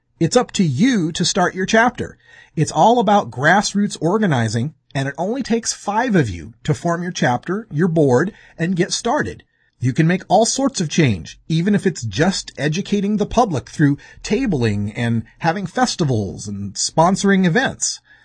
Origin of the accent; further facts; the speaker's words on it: Idaho, United States; As well as activists from my home state in Idaho